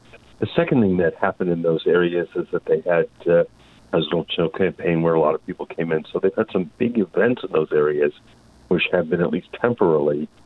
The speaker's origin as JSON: {"language": "English", "region": "New York", "country": "United States", "tie": "born or raised there", "said": "So I grew up in Suffolk County, and they were at over 100 cases per 100,000 per day at one point."}